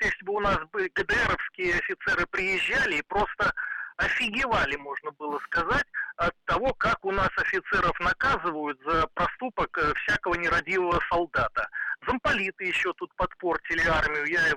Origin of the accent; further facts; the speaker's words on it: Belarus; Я, кстати, не москвич, я из глубокой-глубокой белорусской провинции.